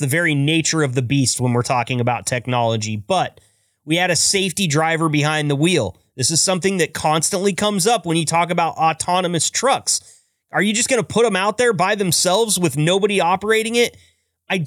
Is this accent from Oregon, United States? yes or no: yes; Oregon, United States; actually headquartered in my home state of Oregon in the beautiful city of Portland.